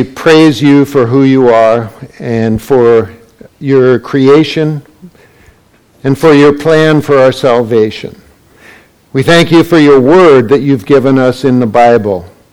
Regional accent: San Mateo, California, United States; So, I grew up in San Mateo. Everybody knows San Mateo. And I graduated from UC Berkeley a long time ago.

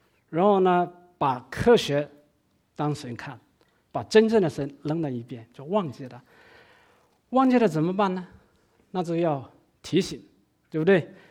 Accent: Guangdong, China; 我是广东人，广东人，出生在那个广东最北的一个山区，在乡下里面出生。

